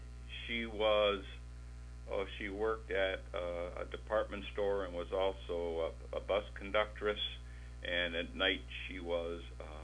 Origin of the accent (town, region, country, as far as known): Toronto, Ontario, Canada; born or raised there; also born or lived in England